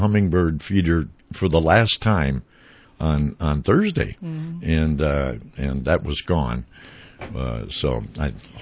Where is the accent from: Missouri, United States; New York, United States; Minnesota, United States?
Minnesota, United States; St. Paul; And I was from St. Paul, and I had never seen a tornado damage before.